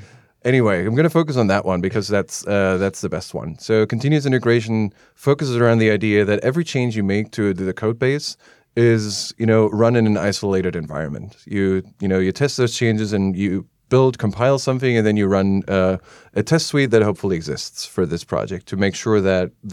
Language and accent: English; Berlin, Germany; English is a second language; I'm from Berlin in Germany